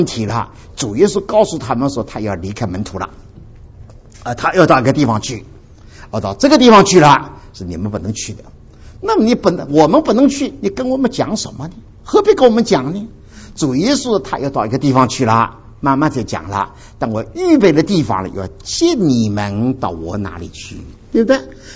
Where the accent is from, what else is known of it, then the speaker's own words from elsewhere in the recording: Dinghai, Zhejiang, China; 小的时候住在定海哈，也是很那个乡间的一个城市，常常听见鸡叫的了。